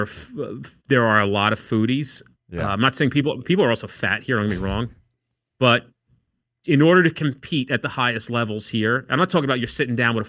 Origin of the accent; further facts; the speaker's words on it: New Jersey, United States; But I got to tell you, I'm from New Jersey, so I'll preface that. And in New Jersey, the competition in restaurants here is significant.